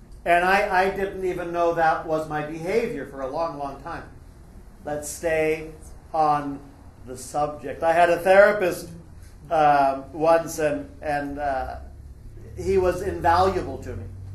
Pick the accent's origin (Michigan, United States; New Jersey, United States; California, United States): California, United States; San Jose; I grew up down in San Jose, and my father's parents lived in Menlo Park.